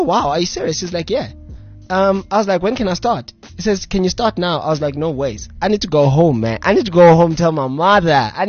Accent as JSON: {"language": "English", "town": "Vosloorus", "region": "Gauteng", "country": "South Africa", "said": "I'm from Vosloo, it's in the East Rand."}